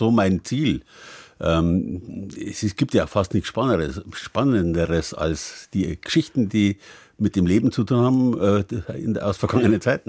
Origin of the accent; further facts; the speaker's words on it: Landshut, Bavaria, Germany; weil bayerisch zu reden, das haben alle Gymnasiallehrer bei uns so gemacht. Das war bei uns in Landshut damals noch üblich.